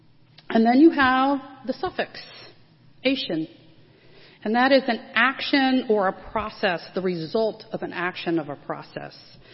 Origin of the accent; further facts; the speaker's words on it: Jacksonville, Florida, United States; in case you didn't know, I am from Jacksonville. That is my hometown.